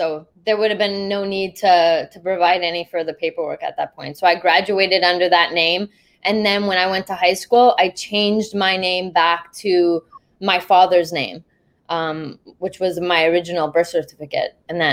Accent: Canada; she left home when she was 17 and like moved to Toronto, which was like 5 hours from my hometown.

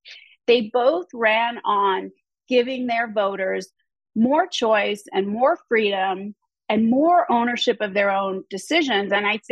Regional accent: California, United States; now in Colorado, United States; We came from California because the schools were open in Colorado before other Democratic strongholds.

